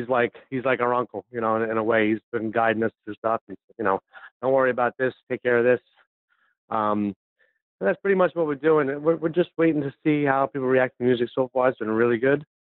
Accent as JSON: {"language": "English", "town": "Valley Stream", "region": "New York", "country": "United States", "tie": "born or raised there", "said": "I did. I grew up in Valley Stream, New York."}